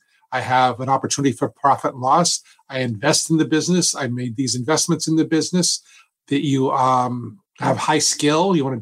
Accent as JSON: {"language": "English", "region": "Massachusetts", "country": "United States", "tie": "born or raised there", "said": "Now, I'm from Massachusetts. I grew up here. I live here now."}